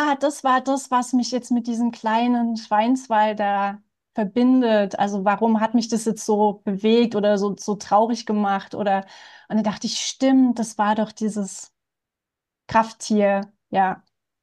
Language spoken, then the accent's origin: German; Lusatia, Germany; born there; now in Odenwald, Germany; Also ich bin ja in der Lausitz geboren und Jetzt, da ich im Odenwald lebe